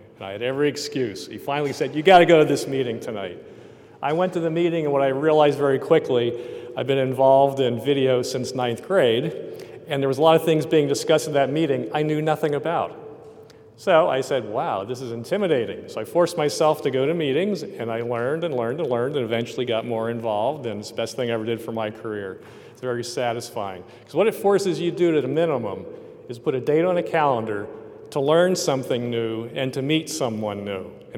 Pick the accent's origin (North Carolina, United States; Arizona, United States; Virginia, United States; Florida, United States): Virginia, United States; I'm from Washington, D.C. area, Northern Virginia, and SMPTE is very popular there.